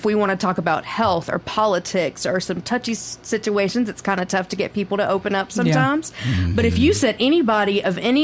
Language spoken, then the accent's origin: English; Alabama, United States; now in Mississippi, United States; I'm an Alabama grad and I'm from Alabama.